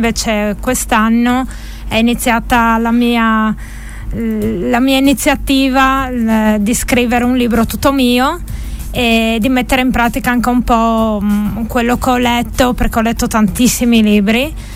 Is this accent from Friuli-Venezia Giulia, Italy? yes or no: yes; Cleulis, Friuli-Venezia Giulia, Italy; also born or lived in Tolmezzo; now in Udine, Italy; Io sono nata a Tolmezzo, vissuta tra le montagne, a Cleulis, però adesso abito a Udine